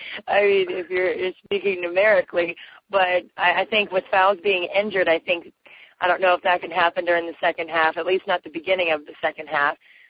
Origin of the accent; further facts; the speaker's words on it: Washington, District of Columbia, United States; But, I'm from Washington. I work for the Mystics.